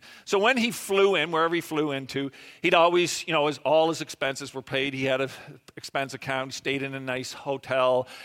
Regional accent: Charlottetown, Prince Edward Island, Canada; I grew up in Charlottetown, in case you didn't know.

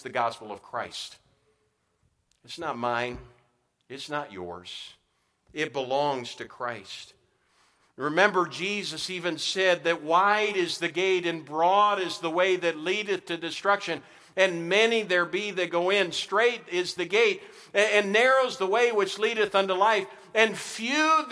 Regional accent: New Ulm, Minnesota, United States; I got saved in such a week when I was a little boy in my church growing up in New Ulm, Minnesota at First Baptist Church.

